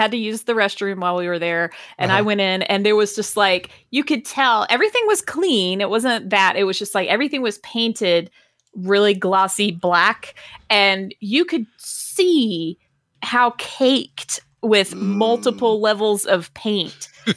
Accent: Athens, Georgia, United States; I grew up in Athens. Like that's like my hometown. And I also, you know, I went to UGA.

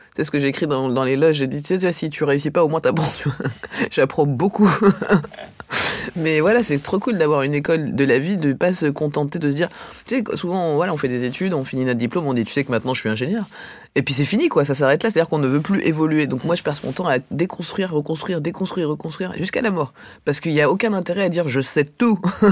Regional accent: Grand Est, France; Je suis alsacienne et ivoirienne, je me sens absolument pas étrangère à la France

